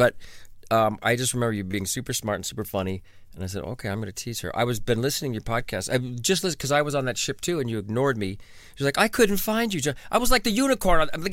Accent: California, United States; I grew up like a mile away from Knott's Berry Farm. But I was obviously a Disney kid. I grew up in Orange County.

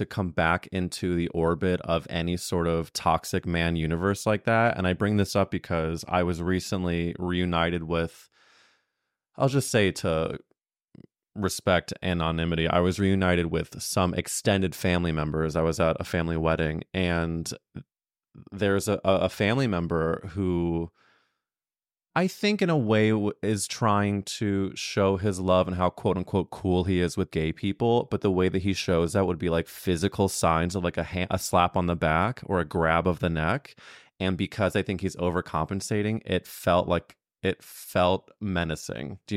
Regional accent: Midwest, United States; And yeah, huge, especially I'm also from the Midwest, and it's there was only so much you had, and I'm grateful to them.

